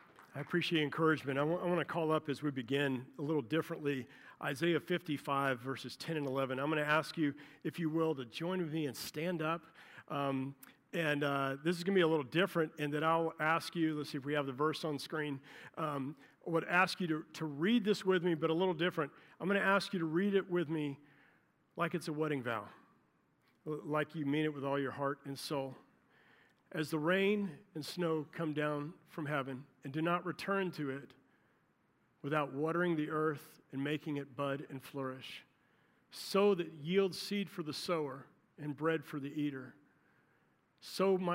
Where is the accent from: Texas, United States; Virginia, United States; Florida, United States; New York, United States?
Florida, United States; My bride and I moved here back in 1991, a long time ago. I'm from Florida.